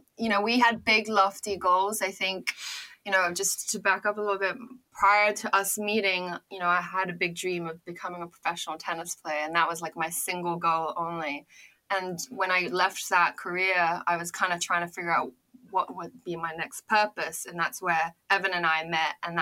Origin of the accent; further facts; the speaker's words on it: Singapore; I ended up going to college in the States. I grew up in Singapore. I'm not from the US.